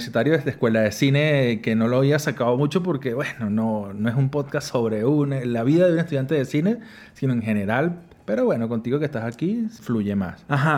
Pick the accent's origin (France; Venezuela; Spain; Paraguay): Venezuela; Táchira; Yo soy gocho y en San Cristóbal te venden morcilla en todos lados.